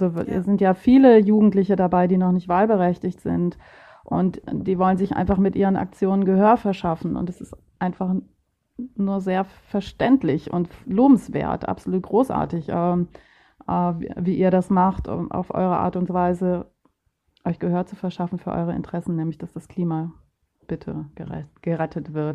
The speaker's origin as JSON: {"language": "German", "region": "Bremen", "country": "Germany", "said": "Themen beschäftigen, die für mich jetzt als Bremerin nicht relevant sind."}